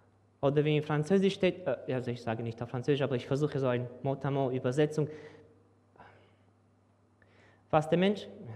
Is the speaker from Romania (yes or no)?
yes; Romania; German is a second language; moved away as an adult; now in Switzerland; Wir kommen aus Rumänien. Ich bin Informatiker von Beruf. Ich habe ein Bachelor Informatik gemacht, dann 13 Jahre als Informatiker gearbeitet. Dann sind wir in die Schweiz gekommen.